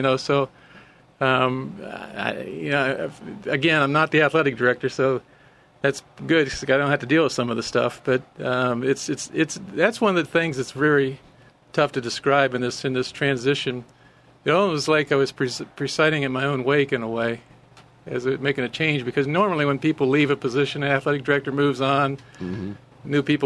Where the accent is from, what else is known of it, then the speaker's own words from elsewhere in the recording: Ohio, United States; I'm from Ohio, and I didn't really grow up in a farm setting, although I grew up in a rural setting.